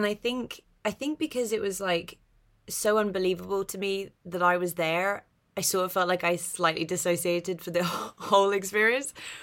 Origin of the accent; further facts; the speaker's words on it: London, United Kingdom; I grew up in North London. My accent's very neutral